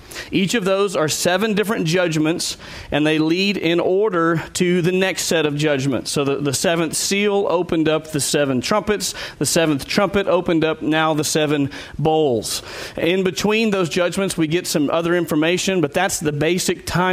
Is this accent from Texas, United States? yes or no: yes; Texas, United States; And I grew up in East Texas where that was the same reality for us.